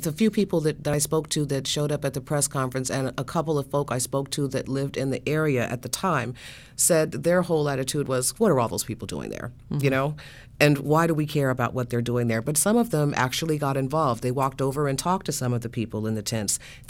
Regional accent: Chicago, Illinois, United States; now in Washington, United States; I grew up in Chicago, and I didn't really know about Resurrection City until a couple of years ago. I've only been in D.C. for a few years

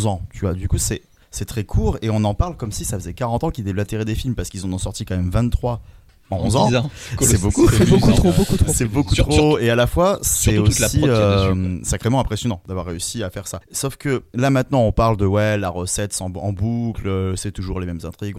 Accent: France; Là, on parle en tant que Français

